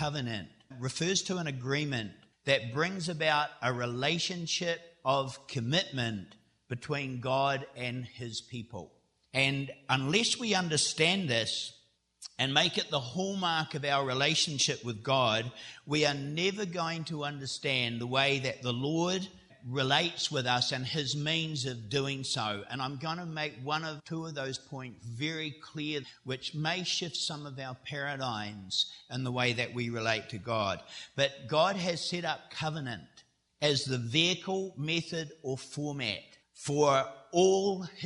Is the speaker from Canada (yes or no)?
no; New Zealand; When it comes to my accent, I just tell people I'm from the deep south. Very, very deep south. You can't get too much more south than New Zealand unless you want to join all the penguins in Antarctica.